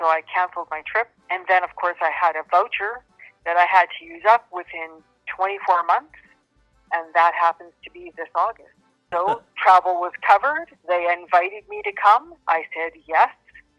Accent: Winnipeg, Manitoba, Canada; a house concert in Winnipeg, because it's my hometown.

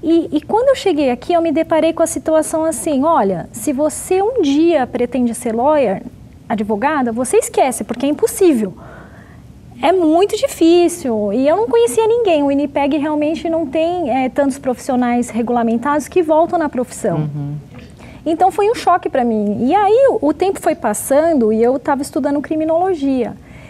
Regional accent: Brazil; moved away as an adult; Então, a minha história é um pouco diferente da do William, porque eu vim do Brasil para cá em 2015 e eu vim como international student.

